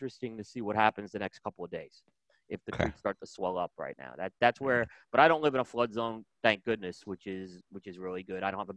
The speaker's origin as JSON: {"language": "English", "region": "New York", "country": "United States", "tie": "born or raised there", "said": "kind of growing up in New York, you know, you got 2 inches of rain. It's you can live with it."}